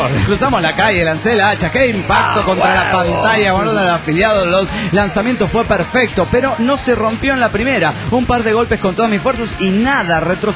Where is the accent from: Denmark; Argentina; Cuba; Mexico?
Mexico; Tijuana, Baja California; de Tijuana, Baja California, México.